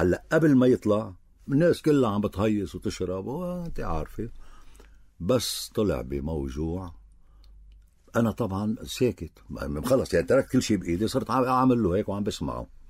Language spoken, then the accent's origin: Arabic; Beqaa, Lebanon; طبعا أنا من البقاع، أنا بي من بعلبك أمي من دير الأحمر